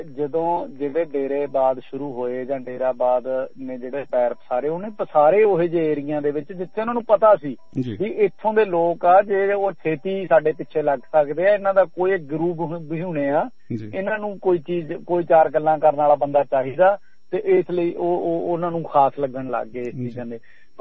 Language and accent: Punjabi; Sirsa, Haryana, India; ਅਸੀਂ ਸਰਸੇ ਦੇ ਵਿੱਚ ਚਲੋ ਸਾਡਾ ਜ਼ਿਲ੍ਹਾ ਸੀ, ਸਾਡਾ ਜਾਣ ਆਉਣ ਰਹਿੰਦਾ ਸੀ